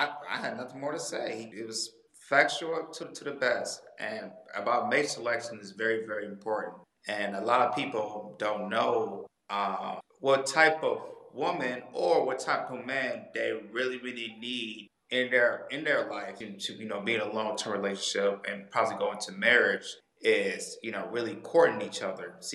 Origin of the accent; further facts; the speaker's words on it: Michigan, United States; moved away; you know, she's coming from Georgia, I'm coming from Michigan. So moving to another state